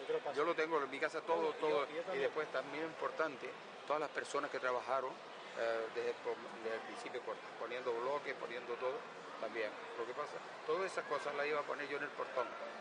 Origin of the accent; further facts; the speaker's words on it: Canary Islands, Spain; como soy de Fuerteventura, nadie me atiende, ¿sabes?